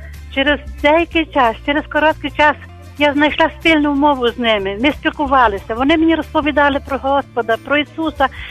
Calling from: Chernivtsi Oblast, Ukraine; я з Буковини.

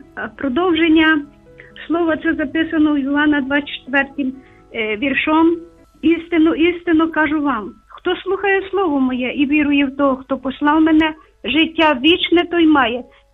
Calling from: Lviv, Lviv Oblast, Ukraine; Я зі Львова.

